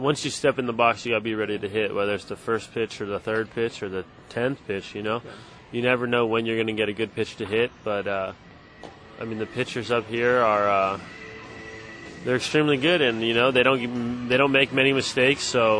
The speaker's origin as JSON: {"language": "English", "town": "Palo Alto", "region": "California", "country": "United States", "tie": "born or raised there", "said": "I grew up in Palo Alto, and I played Little League, Babe Ruth, all that stuff. So born and raised in the Bay."}